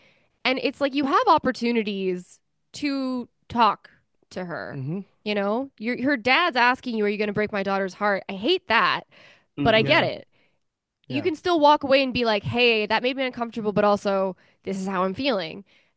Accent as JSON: {"language": "English", "region": "British Columbia", "country": "Canada", "moved": "yes", "lives_now": "Montreal, Canada", "said": "I'm from British Columbia originally. I live in Montreal"}